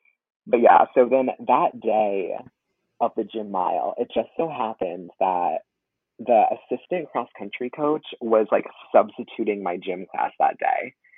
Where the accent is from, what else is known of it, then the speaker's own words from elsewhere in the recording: Southington, Connecticut, United States; I'm from Southington, Connecticut.